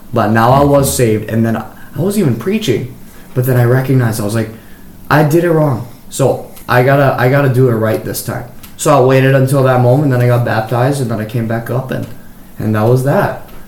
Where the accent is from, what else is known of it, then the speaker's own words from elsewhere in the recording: Maui, Hawaii, United States; Yes, I did. I was born and raised on Maui.